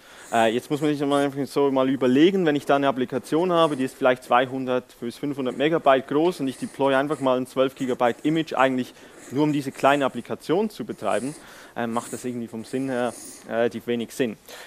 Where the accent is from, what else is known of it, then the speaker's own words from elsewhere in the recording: Switzerland; Wie man hört, ich komme vielleicht aus der Schweiz.